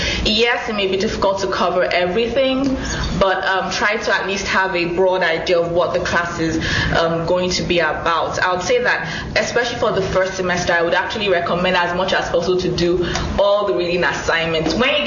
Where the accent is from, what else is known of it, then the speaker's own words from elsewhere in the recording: Nigeria; I came in from Nigeria just about 3 months before I started the program